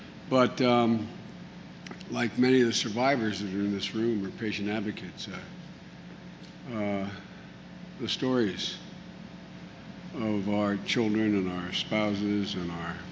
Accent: Wilmington, Delaware, United States; to Hastings, Nebraska, to my hometown of Wilmington, Delaware.

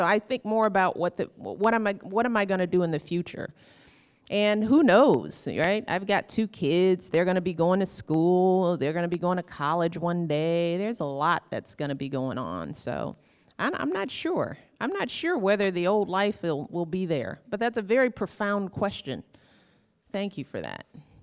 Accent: Chicago, Illinois, United States; So I'm kind of always a Cubs fan, although as a Chicagoan, I love all of our teams.

